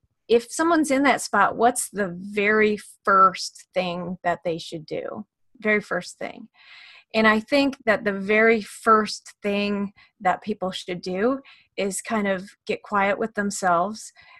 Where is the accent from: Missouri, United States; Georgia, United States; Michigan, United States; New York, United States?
Michigan, United States; Detroit; moved away as an adult; now in Portland, United States; So I moved to Portland 8 years ago, almost 8 years ago today, from Michigan. I grew up in Metro Detroit, and I had a young daughter at the time